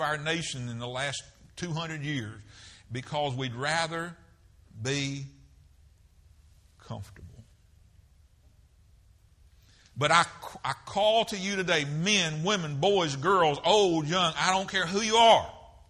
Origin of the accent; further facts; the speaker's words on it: the South, United States; I'm from the South too, brother.